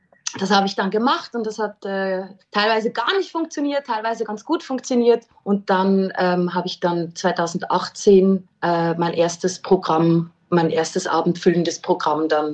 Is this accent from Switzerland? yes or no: yes; Switzerland; now in Vienna, Austria; Ich bin seit 17 Jahren in Wien. Deswegen würde ich mich auch mittlerweile als Wienerin bezeichnen. Fast mehr als Schweizerin oder so halb-halb.